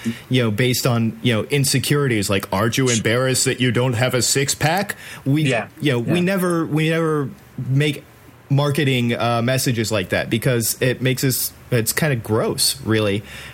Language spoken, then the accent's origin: English; United States; I mean, I'm an American.